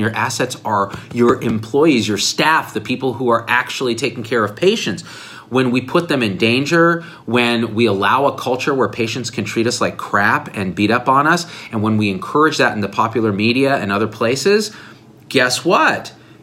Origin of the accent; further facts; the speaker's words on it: New Jersey, United States; Newark has historically been associated, and I'm from New Jersey, with not the safest safe levels.